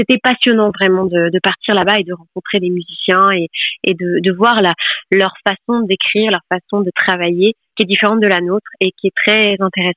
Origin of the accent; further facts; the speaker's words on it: France; si je pouvais être intégrée en tant que Française dans un monde purement latin.